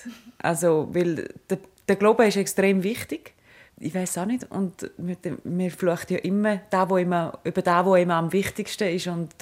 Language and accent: German; Appenzell, Appenzell Innerrhoden, Switzerland; now in St. Gallen, Switzerland; ich bin 30, in Appenzell aufgewachsen, wohne mittlerweile schon lange in St. Gallen